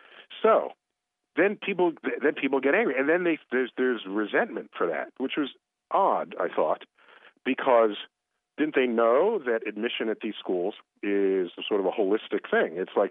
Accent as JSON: {"language": "English", "town": "Bronx", "region": "New York", "country": "United States", "tie": "born or raised there", "said": "I was born and raised in the Bronx."}